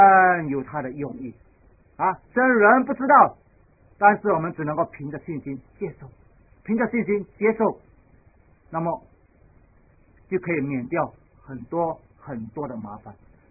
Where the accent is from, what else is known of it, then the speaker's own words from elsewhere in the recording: China; 我们中国人一定会这样讲，对不对？